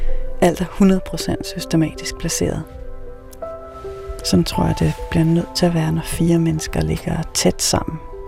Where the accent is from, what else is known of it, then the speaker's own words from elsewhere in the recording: Copenhagen, Capital Region of Denmark, Denmark; jeg har i hvert fald forberedt mig hjemme i København